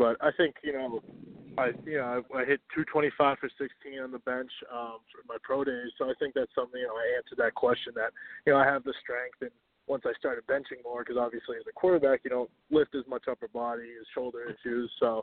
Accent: Reading, Massachusetts, United States; I'm from Reading, Massachusetts.

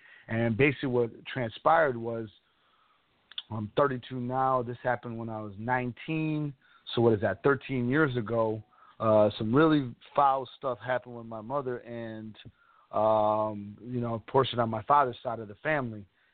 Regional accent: Chicago, Illinois, United States; now in Tampa, United States; I'm from Chicago, and I moved away. I live in Tampa, Florida now, and kind of by myself.

